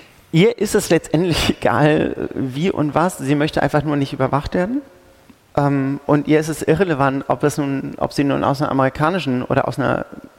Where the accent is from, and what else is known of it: Schleswig-Holstein, Germany